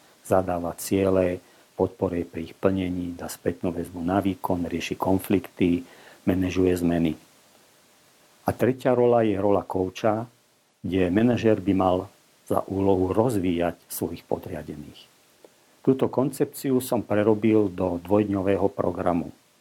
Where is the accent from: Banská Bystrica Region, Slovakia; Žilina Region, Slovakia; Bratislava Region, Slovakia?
Bratislava Region, Slovakia; Bratislava; som z Bratislavy, pracujem v Bratislave aj v Českej republike, hlavne v Prahe.